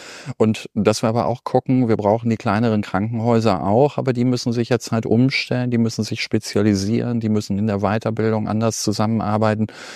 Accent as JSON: {"language": "German", "town": "Minden", "region": "North Rhine-Westphalia", "country": "Germany", "tie": "born or raised there", "said": "als gebürtiger Minder, dass wir das halt auch hier ja in Ostwestfalen-Lippe jetzt machen können"}